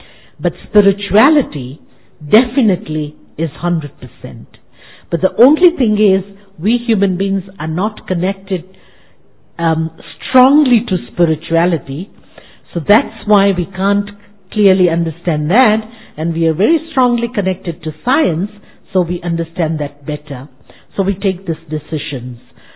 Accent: Zimbabwe; also born or lived in Zambia; now in Kenya; from Africa. I was born in Zambia, brought up in Zimbabwe, and living in Kenya since last 35 years with the Brahma Kumaris.

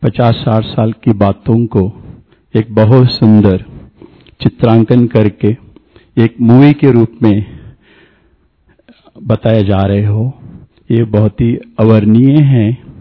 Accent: South India, India; मैं दक्षिण भारत का रहने वाला हूं

